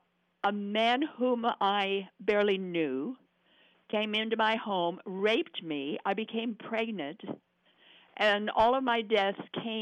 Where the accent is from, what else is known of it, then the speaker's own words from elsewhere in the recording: Idaho, United States; I'm a Westerner. Yeah, you know, I come from Idaho.